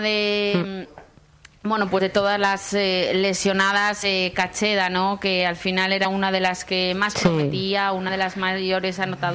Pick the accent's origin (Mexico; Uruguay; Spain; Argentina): Spain; Asturias; lo afortunados que somos los asturianos de vivir en un rincón de España